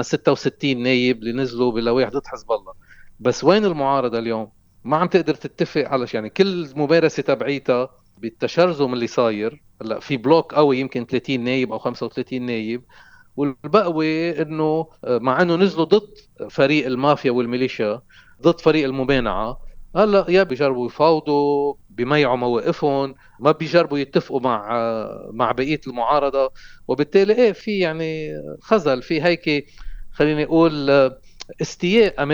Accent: Lebanon

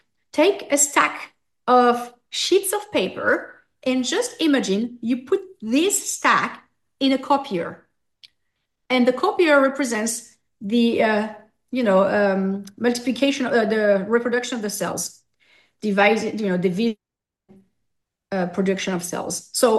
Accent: Corsica, France; English is a second language; We're from Corsica. We like to, we get angry, and our nervous system is pretty much overactivated constantly.

